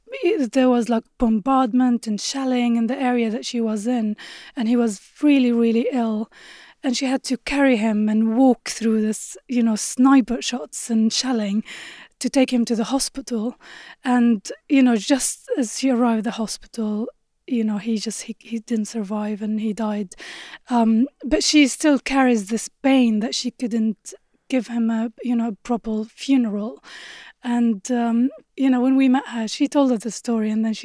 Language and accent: English; Syria; born or raised there